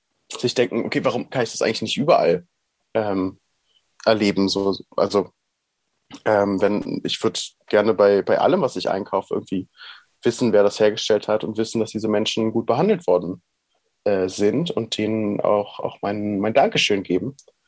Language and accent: German; Berlin, Germany; Ich bin in Berlin aufgewachsen